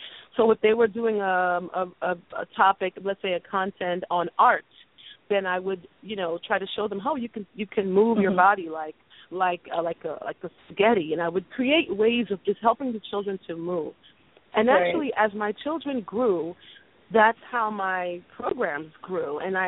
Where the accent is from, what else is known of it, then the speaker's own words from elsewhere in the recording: Brooklyn, New York, United States; even though I am originally born and raised in Brooklyn